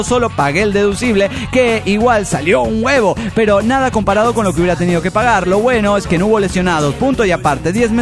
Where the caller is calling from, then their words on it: Guadalajara, Jalisco, Mexico; de Guadalajara, Jalisco, México.